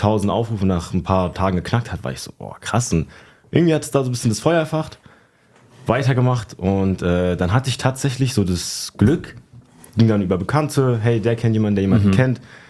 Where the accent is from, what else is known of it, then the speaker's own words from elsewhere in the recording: Schlüchtern, Hesse, Germany; Es nennt sich Schlüchtern. Es ist zwischen Fulda und Frankfurt.